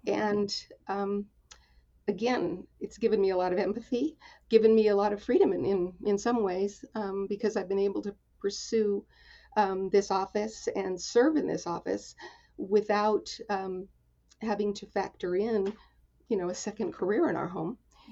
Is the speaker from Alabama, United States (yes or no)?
no; Arizona, United States; I claim Arizona as my home state. My family moved around an awful lot when I was little, but Arizona was sort of where I went to junior high and high school, and my mother and sister are still there.